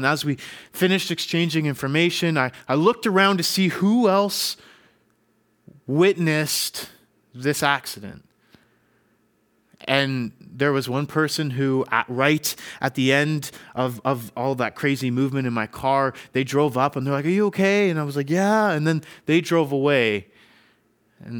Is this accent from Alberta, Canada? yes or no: no; Ottawa, Ontario, Canada; now in Abbotsford, Canada; I'm originally from Ottawa, Ontario. I went to school there. I was raised there, finished high school, and actually moved out to Abbotsford, BC